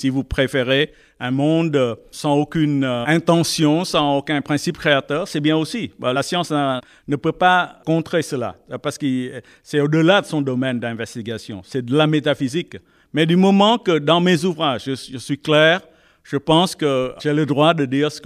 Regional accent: Vietnam; French is a second language; jamais connu l'impression de paix dans mon pays quand j'ai grandi. Vous savez, c'est la première fois que je suis sorti du Vietnam, c'était en Suisse.

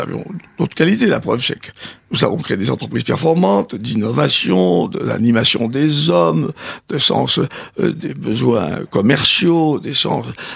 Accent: Bourgoin-Jallieu, Auvergne-Rhône-Alpes, France; born there; puisque je suis né à Bourgoin, entre Lyon et Grenoble, dans l'Isère, donc dans le Dauphiné.

